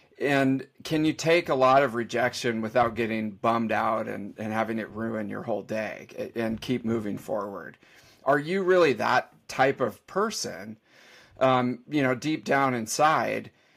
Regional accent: California, United States; Well, I'm from California, right? So we're agreeable to the point where we don't like conflict.

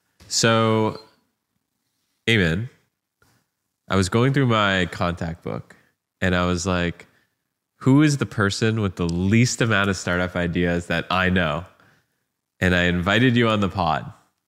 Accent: Canada; I'm Canadian.

